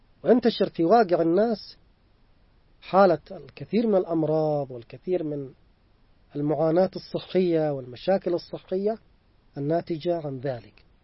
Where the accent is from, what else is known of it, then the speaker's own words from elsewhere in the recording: Yemen; يعني مثلا كم نعاني عندنا في اليمن معاناة شديدة جدا